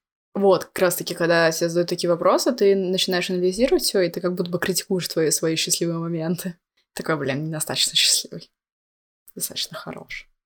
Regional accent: Russia; Мы такие из России.

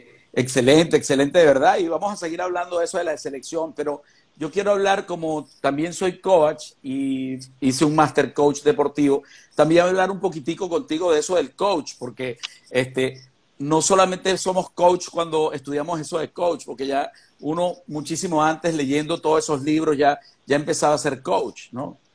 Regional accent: Spain; aunque yo soy español, pero soy venezolano de corazón.

